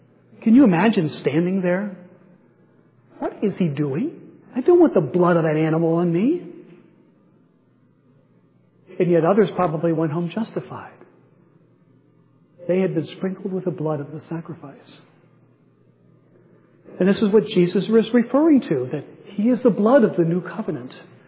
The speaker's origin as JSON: {"language": "English", "town": "Canton", "region": "Ohio", "country": "United States", "tie": "born or raised there", "said": "I grew up in Canton, Ohio. And in Canton, there was the McKinley National Monument."}